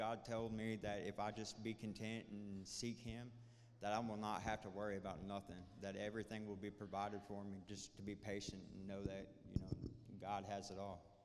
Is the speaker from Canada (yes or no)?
no; Crossville, Tennessee, United States; I'm from Crossville, Tennessee. And being said, Crossville, Tennessee is a very small county with absolutely nothing to do.